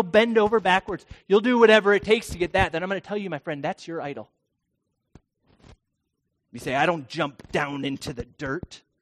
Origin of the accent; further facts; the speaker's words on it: United States; We live in America. America. I don't bow down to anybody. I'm an American.